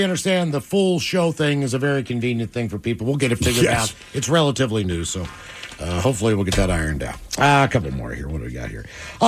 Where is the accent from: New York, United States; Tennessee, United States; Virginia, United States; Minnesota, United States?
Virginia, United States; Woodbridge; there was a pizza place in my hometown of Woodbridge that made what they called hippie rolls. There were so many mom-and-pop pizza places when I was growing up in the 80s.